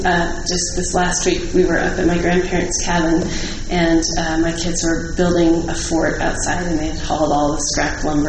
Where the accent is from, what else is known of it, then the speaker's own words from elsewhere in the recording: Nashville, Tennessee, United States; My Laurel advisor, I grew up in Nashville, and my Laurel advisor was this magnificent Southern woman